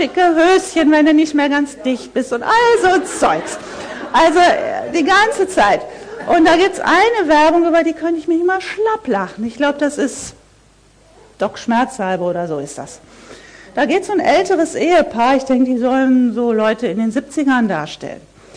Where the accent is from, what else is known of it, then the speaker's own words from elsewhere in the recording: North Rhine-Westphalia, Germany; bei uns im Ruhrpott, sagt man